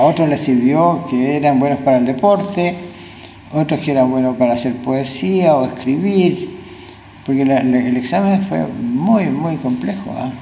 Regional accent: Maullín, Los Lagos, Chile; also born or lived in Chillán; Nací como profesional en Chillán, pero como ser humano en Maullín.

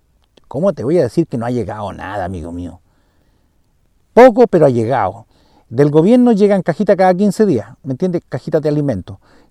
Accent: Chile; como chilenos a veces nos queremos avivar, pues.

